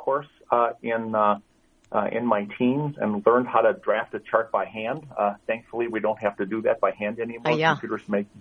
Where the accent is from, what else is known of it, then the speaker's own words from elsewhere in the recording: Milwaukee, Wisconsin, United States; born there; now in Los Angeles, United States; Well, I was born in Milwaukee